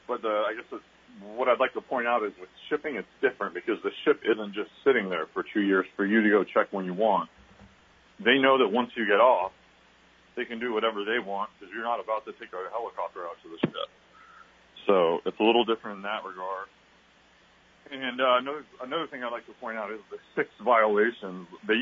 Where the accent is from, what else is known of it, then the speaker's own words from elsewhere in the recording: Anchorage, Alaska, United States; I'm born and raised in Alaska, in Anchorage, and I started shipping at 19 years old.